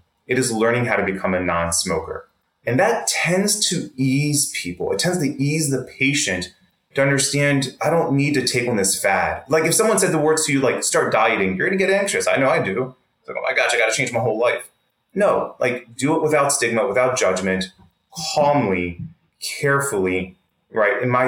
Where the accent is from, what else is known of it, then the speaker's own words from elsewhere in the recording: Baltimore, Maryland, United States; I am a Greek American born and raised in Baltimore to Greek immigrant parents who really just enjoys travel and being a dad.